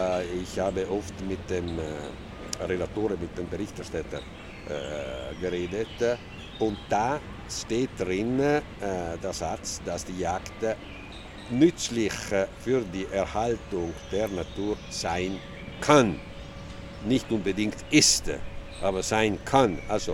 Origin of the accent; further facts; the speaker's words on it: Trentino-Alto Adige, Italy; wir können als Südtiroler noch jetzt trotz der Verspätung, wir können trotzdem Vorreiter sein in Italien